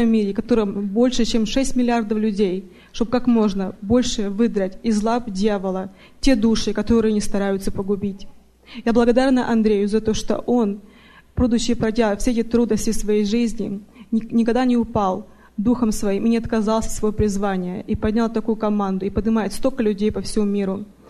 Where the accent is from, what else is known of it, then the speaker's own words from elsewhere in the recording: Salem, Oregon, United States; я из Oregon, Salem.